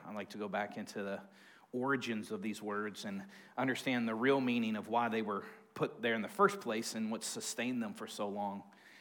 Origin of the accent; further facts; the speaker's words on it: Texas, United States; We always let everybody know we're from the Republic. The Republic of Texas